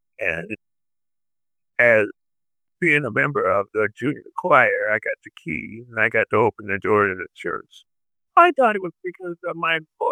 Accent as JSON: {"language": "English", "town": "Hamtramck", "region": "Michigan", "country": "United States", "tie": "born or raised there", "also_born_or_lived": "Columbus, Georgia", "said": "So I actually turned 1 year old when we moved to Hamtramck."}